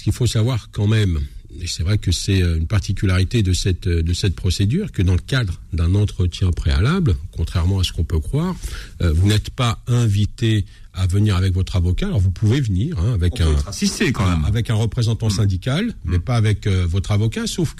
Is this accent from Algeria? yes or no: yes; Algeria; Et pas parce que je suis algérien, hein, que je dis ça, non.